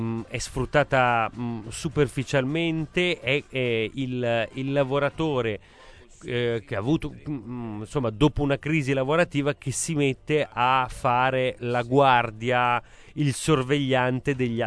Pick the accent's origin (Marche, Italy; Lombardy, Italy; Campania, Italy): Campania, Italy; Naples; io perché sono di origine, i miei nonni erano napoletani, ma io sono napoletano del Vomero